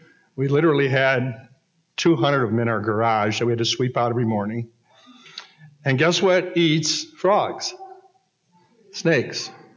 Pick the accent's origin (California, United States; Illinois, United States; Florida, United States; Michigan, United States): Florida, United States; Well, I'm from Florida, so there's 14 of us here.